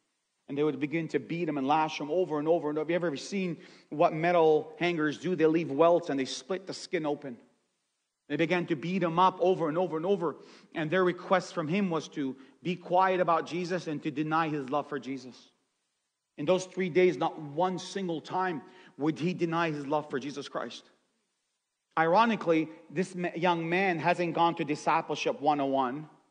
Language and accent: English; Bethlehem, West Bank, Palestine; also born or lived in Jerusalem; So I was born in Jerusalem, grew up in the city of Bethlehem.